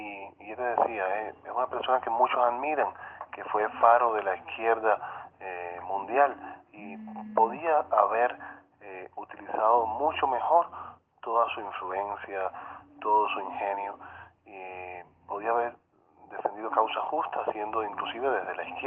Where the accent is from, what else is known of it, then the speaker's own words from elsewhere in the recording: Cuba; tenemos que dejar los calificativos y vernos como cubanos